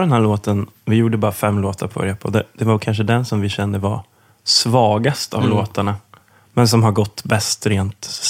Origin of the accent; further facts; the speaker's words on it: Brunflo, Jämtland County, Sweden; jag kommer ihåg just den grejen att vi hade i våran tvättstuga när vi var små, hemma i Brunflo